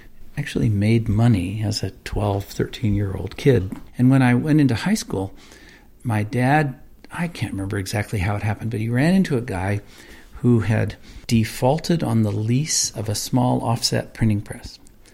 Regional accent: Oakland, California, United States; My mother was a newspaper editor, and I grew up in Oakland.

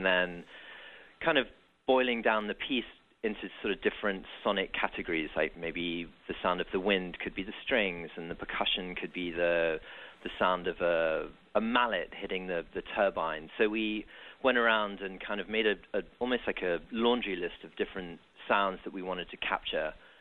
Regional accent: London, United Kingdom; now in United States; I'm not. That's true. Yeah, I'm from London originally. Been here about just over 10 years.

